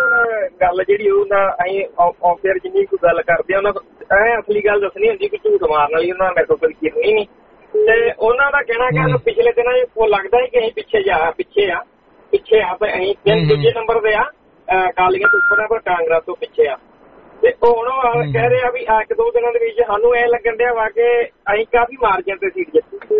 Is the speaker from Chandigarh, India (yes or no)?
no; Swajpur, Punjab, India; ਮੇਰੇ ਪਿੰਡ ਆ ਸਾਡਾ ਬਾਰਾਂ ਔਖਾ ਦਾ ਸਵਾਜਪੁਰ ਸਾਡਾ ਮੇਨ ਪਿੰਡ ਆ